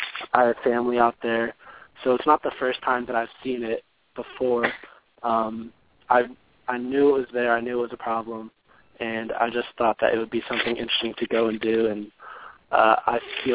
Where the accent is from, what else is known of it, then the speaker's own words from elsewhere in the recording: Charlotte, North Carolina, United States; I'm a junior accounting major, and I'm from Charlotte, North Carolina.